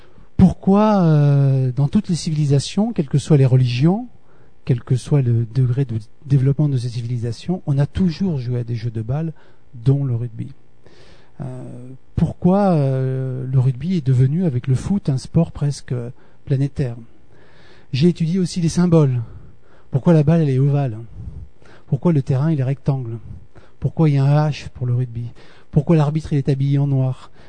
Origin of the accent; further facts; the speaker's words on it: Sète, Occitanie, France; effectivement, je suis né à Sète en fait, donc je suis du coin et j'ai fait mes études à Font-Romeu. Donc je suis un vrai languedocien roussillonné, quoi. Et j'ai passé mon bac à Perpignan